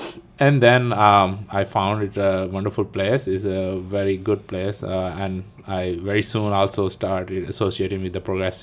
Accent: Pakistan; moved away as an adult; now in United States; I've been living here for 10 years. I came in 2000. I'm originally a doctor of veterinary medicine from Pakistan.

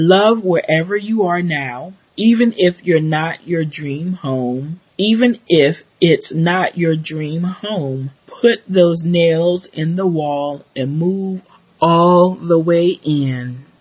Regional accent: Birmingham, Alabama, United States; I couldn't have known when my family caravan for 5 hours from my hometown of Birmingham, Alabama, to the Essence Festival of Culture

